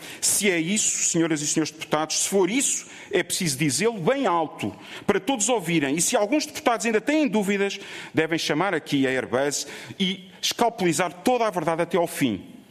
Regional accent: Portugal; Como português, só posso desejar

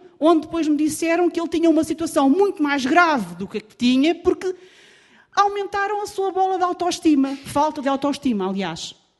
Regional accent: Sobral de Monte Agraço, Lisbon, Portugal; venho de Sobral de Montagraço.

